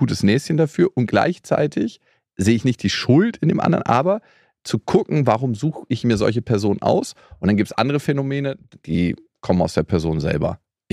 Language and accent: German; Berlin, Germany; Ich bin ja in Berlin groß geworden.